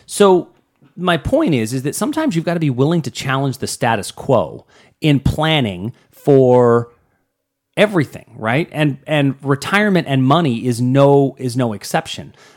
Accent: Pittsburgh, Pennsylvania, United States; I grew up in Pittsburgh, right?

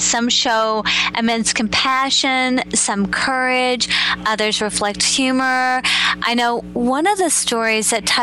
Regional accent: the South, United States; Because growing up in the South, I know what possums are.

